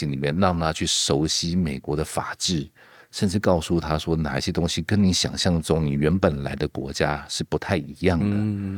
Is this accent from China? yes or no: no; Taiwan; moved away as an adult; also born or lived in United States; 我觉得台湾就是我不是从小就在美国长大